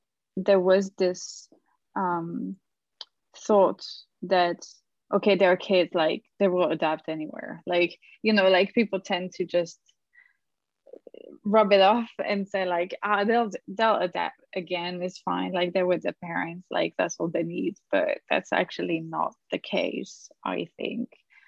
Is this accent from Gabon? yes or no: yes; Gabon; also born or lived in France; I usually say that, you know, my parents are Italian. I was born in France and I grew up in Gabon